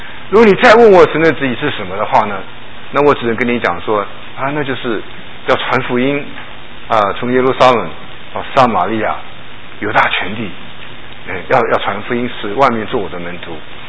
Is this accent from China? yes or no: no; Taiwan; moved away as an adult; now in Houston, United States; 我是台湾长大的哈，所以我蒙恩得救呢也是在台湾。我一直到24岁的时候才到美国来